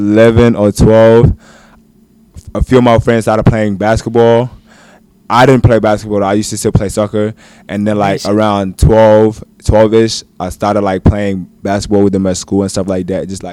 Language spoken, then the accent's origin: English; Melbourne, Victoria, Australia; where I grew up in Fitzroy. It's a small suburb in Melbourne. So, like, I grew up in the flats